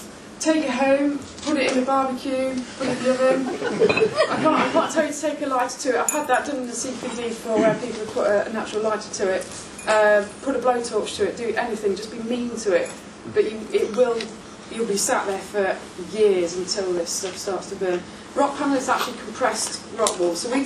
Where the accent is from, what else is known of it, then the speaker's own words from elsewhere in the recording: Scotland, United Kingdom; because I'm Scottish, I don't know how I'm doing that.